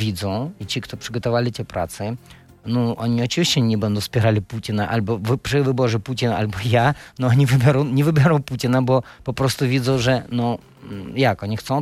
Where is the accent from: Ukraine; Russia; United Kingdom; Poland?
Russia; Siberia; moved away; bo ja na przykład wychowałem się w radzieckim stanie.